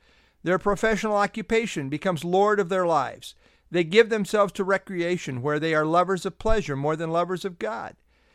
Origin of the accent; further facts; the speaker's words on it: United States; For example, I identify as an American, as a husband, and as a member of Southview Bible Church.